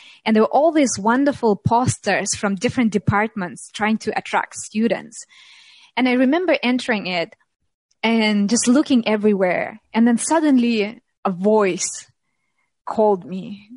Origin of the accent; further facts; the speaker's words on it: Tatarstan, Russia; Plus my family comes from a place called Tatarstan, which is one of the republics within Russia. And it's a Muslim traditional Tatar area, historical.